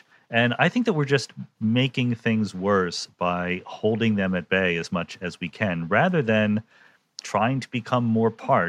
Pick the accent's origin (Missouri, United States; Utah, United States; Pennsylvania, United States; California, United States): Pennsylvania, United States; Yardley; I grew up in Bucks County, which is just north of Philadelphia.